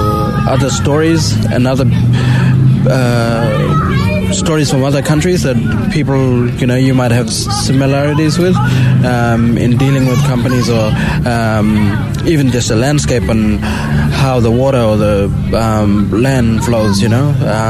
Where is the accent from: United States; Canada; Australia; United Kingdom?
Australia; Western Australia; my mob, I come from Western Australia in the East Pilbara region, and mob is Mardo.